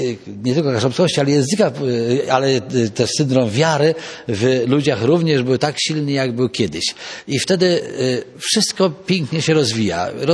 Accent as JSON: {"language": "Polish", "town": "Sianowo", "region": "Pomeranian Voivodeship", "country": "Poland", "tie": "born or raised there", "said": "Ja się wychowałem właśnie w parafii Sianowskiej, tam gdzie jest sanktuarium Królowej Kaszub."}